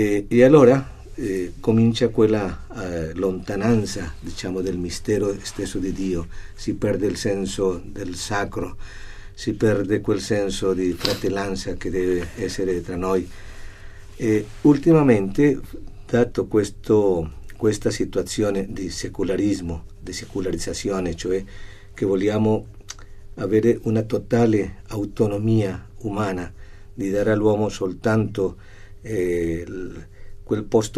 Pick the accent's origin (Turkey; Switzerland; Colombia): Colombia; Bogotá; also born or lived in Rome; io vengo dalla Colombia, sono nato a Bogotà, ma sono stato qui a Roma parecchio tempo